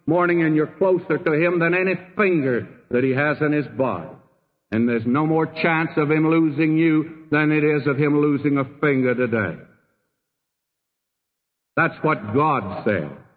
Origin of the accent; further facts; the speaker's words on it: Texas, United States; born there; in the little town I was born in Texas, I don't think they kept any kind of record.